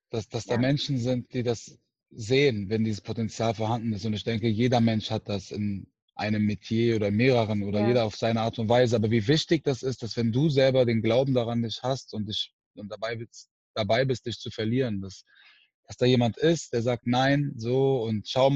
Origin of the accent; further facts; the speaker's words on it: Aachen, North Rhine-Westphalia, Germany; Ich bin aus Aachen, ich bin ein Fan von all denen.